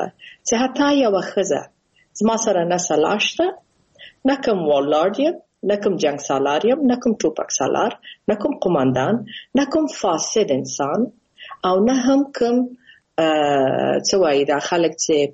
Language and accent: Pashto; Afghanistan; moved away as an adult; افغانستان زما کور دی زما ملک دی زما هویت دی زما تاریخ دی زه د هغې سره تعلق لرم